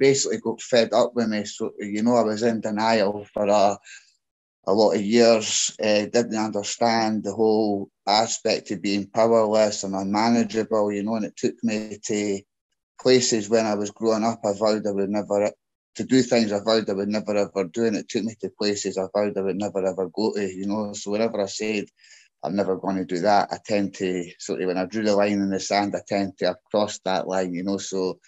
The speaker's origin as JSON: {"language": "English", "town": "Edinburgh", "region": "Scotland", "country": "United Kingdom", "said": "I'm from Edinburgh, Scotland."}